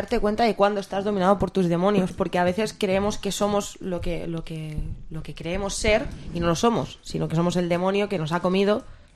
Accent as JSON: {"language": "Spanish", "town": "Badalona", "region": "Catalonia", "country": "Spain", "said": "nosotras somos de Badalona."}